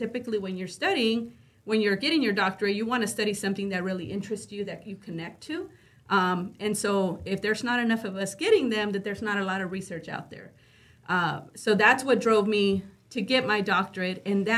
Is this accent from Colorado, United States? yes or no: no; Dallas, Texas, United States; now in Pleasant Grove, United States; I grew up in East Dallas, right? I say now I live in Pleasant Grove.